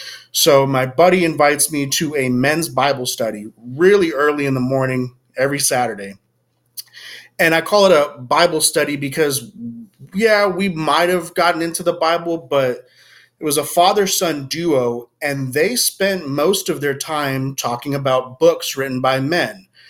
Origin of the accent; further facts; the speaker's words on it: San Antonio, Texas, United States; I'm from San Antonio, Texas.